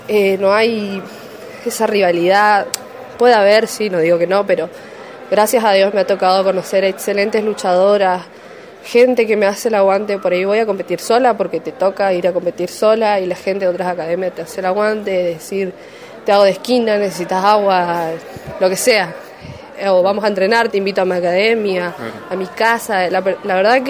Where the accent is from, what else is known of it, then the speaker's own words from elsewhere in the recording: Resistencia, Chaco, Argentina; De Resistencia, Chaco.